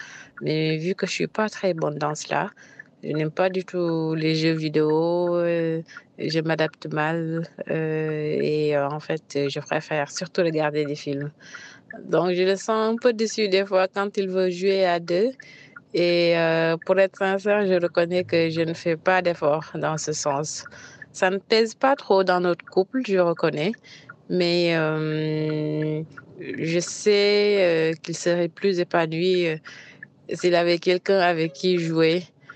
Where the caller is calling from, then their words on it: Dakar, Senegal; Alors, bonjour, je suis Sénégal du Sénégal.